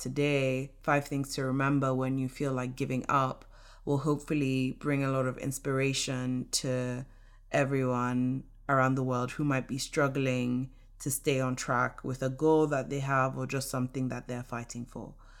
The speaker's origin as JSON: {"language": "English", "country": "Nigeria", "tie": "born or raised there", "said": "I was born and raised in Nigeria, so, and I go back and visit regularly. My parents live in Nigeria, my brothers live in Nigeria, my best friends live in Nigeria"}